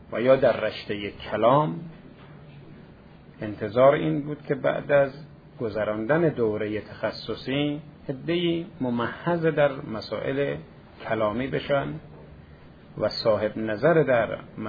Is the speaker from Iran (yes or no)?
yes; Khorasan, Iran; حالا فعلا که ما خراسانیم